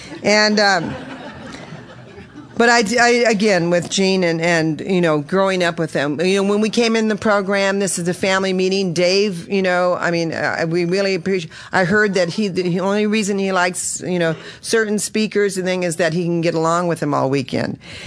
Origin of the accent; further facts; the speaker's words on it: Reno, Nevada, United States; I mean, we're from Reno, right?